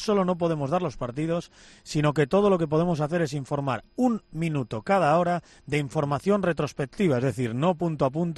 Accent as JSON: {"language": "Spanish", "country": "Spain", "said": "somos españoles y estiramos las reglas hasta donde se puede"}